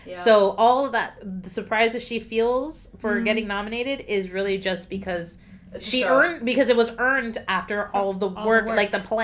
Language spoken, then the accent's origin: English; United States; And yes, I'm American.